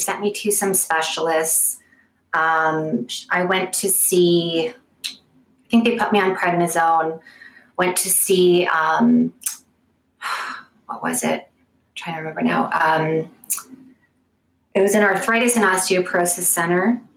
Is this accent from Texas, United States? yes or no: no; Connecticut, United States; I am from Connecticut, grew up in Southern Connecticut.